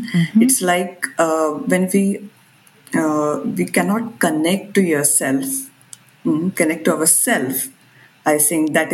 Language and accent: English; Mumbai, Maharashtra, India; English is a second language; and it's also warm because I'm from Bombay. So it's warm all the time.